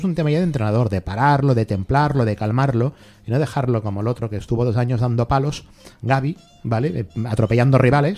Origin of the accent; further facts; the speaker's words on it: Cardedeu, Catalonia, Spain; yo soy de Cardedeu, soy de Barcelona, pero vaya, de Cardedeu de toda la vida, de Astiguayán, ¿no? Y pues me he tirado 30 años allí.